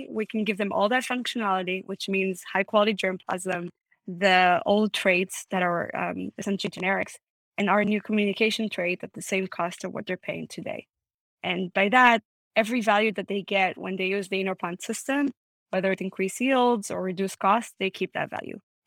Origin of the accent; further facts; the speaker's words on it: Israel; English is a second language; moved away as an adult; now in United States; I was born and raised in Israel and studied industrial engineering and then moved to the US for business school, stayed here